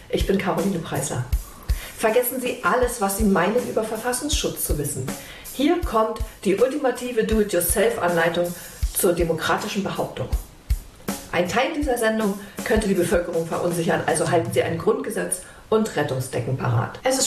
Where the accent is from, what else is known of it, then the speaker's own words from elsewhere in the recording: East Germany, Germany; Ich bin in der DDR groß geworden und war dort sehr früh politisch interessiert